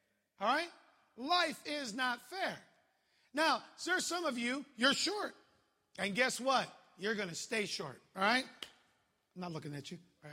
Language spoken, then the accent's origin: English; Chicago, Illinois, United States; But growing up in Chicago, people think that if you're from Chicago, you're always downtown.